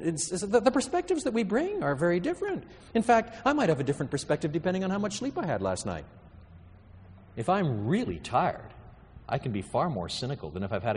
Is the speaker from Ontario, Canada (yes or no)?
no; Quebec, Canada; I was brought up in French Canada.